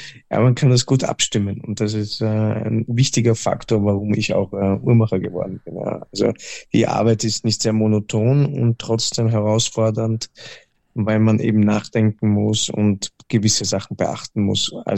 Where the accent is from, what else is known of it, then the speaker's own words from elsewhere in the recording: Austria; oder man besucht halt die Schule in Karlstein bei uns in Österreich.